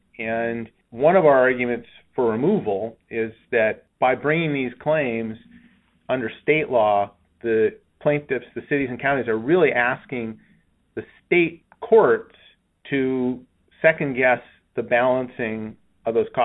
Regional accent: California, United States; California, my home state where I am right now

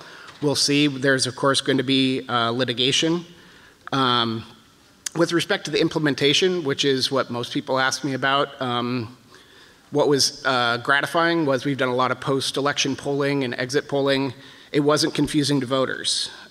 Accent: Alaska, United States; I'm the weirdo from Alaska. So in Alaska, you may have heard, or you may not have, we've passed sort of a revolutionary new election system.

